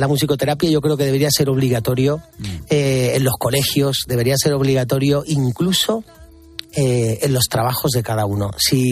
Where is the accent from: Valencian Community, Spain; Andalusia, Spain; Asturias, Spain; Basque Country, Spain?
Andalusia, Spain; Málaga; now in Madrid, Spain; yo soy un malagueño adoptado por Madrid. Ahora ya contando años, llevo más años viviendo en esta ciudad que años tenía cuando me fui de la mía, aunque sí que es verdad que tengo mi casita en mi tierra malagueña